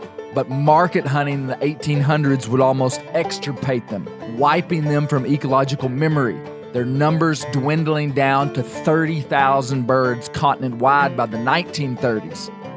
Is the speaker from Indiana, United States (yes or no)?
no; Arkansas, United States; None more than in my home state of Arkansas.